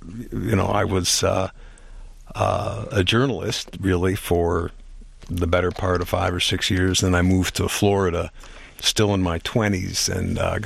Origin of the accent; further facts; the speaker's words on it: Montreal, Quebec, Canada; Well, I grew up in Montreal